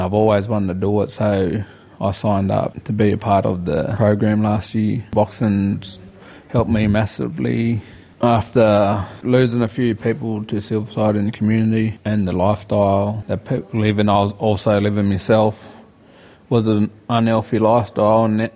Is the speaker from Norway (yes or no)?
no; New South Wales, Australia; I'm from Marie, New South Wales. I'm a proud Yawn Walbunja man.